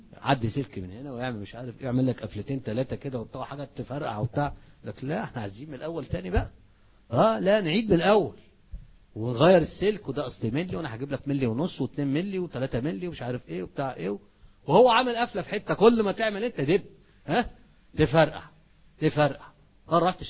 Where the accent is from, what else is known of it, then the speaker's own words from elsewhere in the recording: Egypt; عندنا في مصر